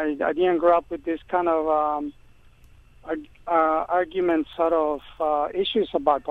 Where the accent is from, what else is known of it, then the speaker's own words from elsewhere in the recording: Florida, United States; I just want to say I grew up here in Florida since elementary.